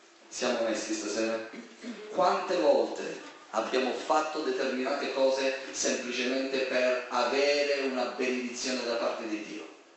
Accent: Sicily, Italy; io vengo dalla Sicilia, abbiamo la cultura non del padre ma del bacino.

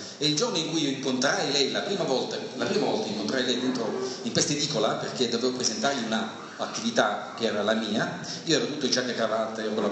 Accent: Catania, Sicily, Italy; vengo da Catania e ho accettato il Signore nella mia vita 11 anni fa

